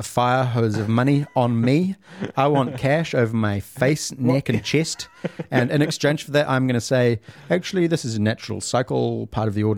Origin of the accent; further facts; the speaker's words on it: New Zealand; Even as a New Zealander, it wouldn't even be on my radar.